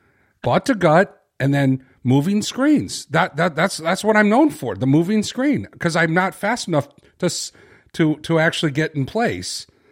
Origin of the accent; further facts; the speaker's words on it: Philadelphia, Pennsylvania, United States; Meanwhile, that was just business as usual for the guys from Philly. We just play like we're from the Metro YMCA. I mean, it was just like completely, I grew up in the city.